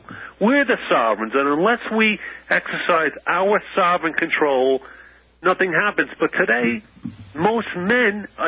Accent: New York City, New York, United States; Born and raised in the Bronx, New York

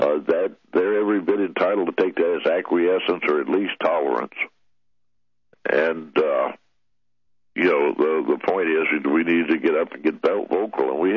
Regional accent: Topsy, Louisiana, United States; Well, I grew up in Southwest Louisiana. I grew up on a farm outside Topsy, Louisiana, which if you haven't heard of, that's just outside Gillis, Louisiana.

